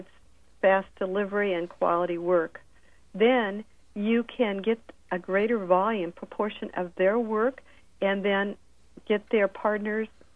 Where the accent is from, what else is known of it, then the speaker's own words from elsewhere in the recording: Milwaukee, Wisconsin, United States; I'm from Milwaukee originally